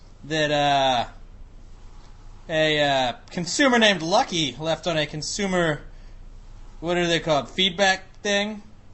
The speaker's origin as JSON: {"language": "English", "country": "United States", "said": "I'm an American. I'm not afraid to admit that I like boobs."}